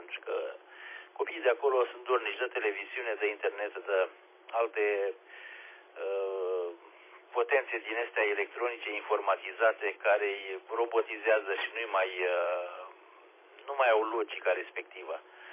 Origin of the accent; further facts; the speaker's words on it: Romania; înainte de a fi... european, sunt român, deci trebuie păstrat